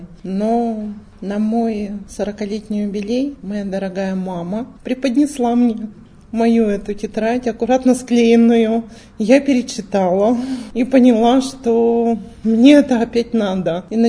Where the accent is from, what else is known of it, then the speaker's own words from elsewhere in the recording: Yekaterinburg, Sverdlovsk Oblast, Russia; Я уроженка города Свердловска, ныне Екатеринбург.